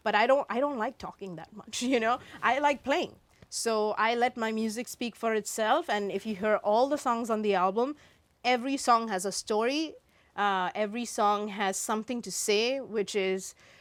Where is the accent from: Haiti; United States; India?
India; because I'm from India, you know?